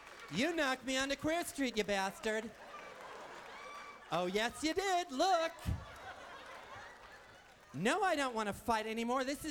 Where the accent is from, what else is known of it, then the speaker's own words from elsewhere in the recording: Wisconsin, United States; I'm from Wisconsin. I know how hard it is to skate, let alone figure skate.